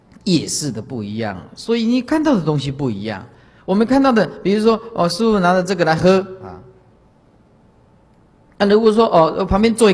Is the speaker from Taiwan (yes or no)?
yes; Taiwan; 不是像我们台湾人念的阿摩尼巴尼咪哄